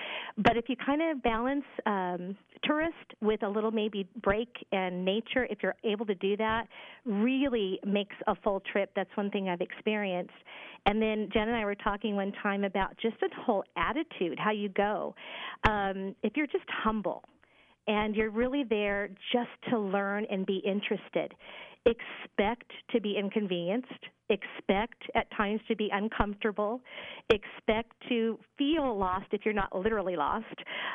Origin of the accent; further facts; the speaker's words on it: Dallas Center, Iowa, United States; I grew up in small town Iowa, you know, outside of Des Moines and farm country